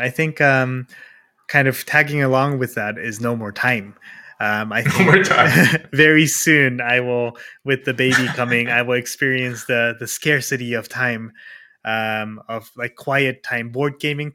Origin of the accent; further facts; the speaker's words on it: Japan; English is a second language; I'm being from Japan